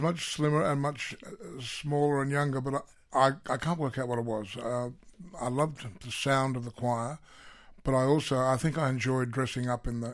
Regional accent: Sydney, New South Wales, Australia; I was just your typical kid, and footy and cricket and surfed, and I grew up on Sydney's northern beaches

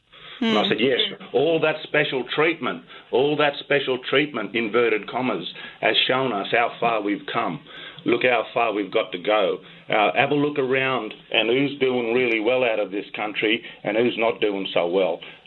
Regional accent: New South Wales, Australia; growing up in Western New South Wales, that's what people have told us, just get on with it.

